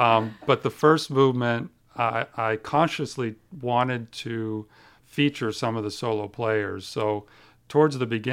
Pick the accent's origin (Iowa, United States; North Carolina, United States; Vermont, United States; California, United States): Vermont, United States; now in Houston, United States; I'm in Houston. I've been at Rice University in Houston for 16 years now, although I grew up on the East Coast in Vermont.